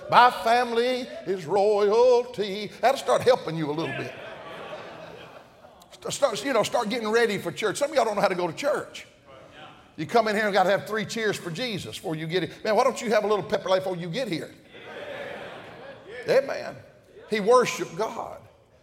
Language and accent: English; Tennessee, United States; I'm from Tennessee. They're so superstitious up there, it's unreal.